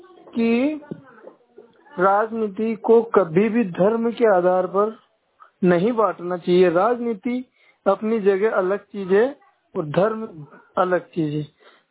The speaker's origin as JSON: {"language": "Hindi", "town": "Jetli", "country": "India", "said": "मैं गांव जेतली से हूँ"}